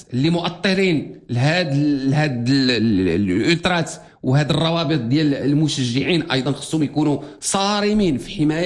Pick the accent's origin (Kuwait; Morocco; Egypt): Morocco; أنا مغربي.